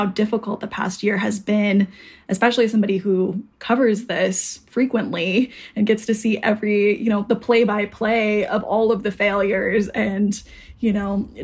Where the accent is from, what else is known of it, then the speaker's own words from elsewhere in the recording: Arizona, United States; Kind of to distract me, they asked me like where I was from, and I'm from Arizona.